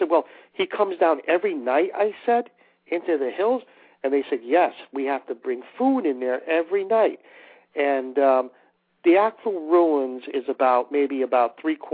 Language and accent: English; United States; So I said, no, I'm an American.